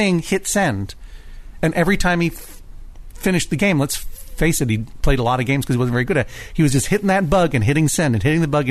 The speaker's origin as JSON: {"language": "English", "region": "Massachusetts", "country": "United States", "said": "My home state. My home Commonwealth, excuse me. And my wife and family and I have a home out there that belonged to my mom in the Pioneer Valley"}